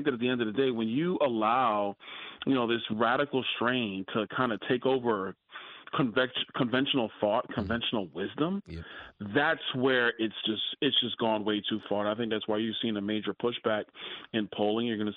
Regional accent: United States; Listen, as American citizens, we're all free to say whatever we want.

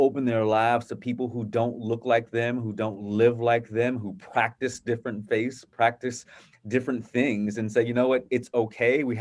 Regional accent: Virginia Beach, Virginia, United States; but also having the experiences of racism and discrimination growing up in Virginia Beach

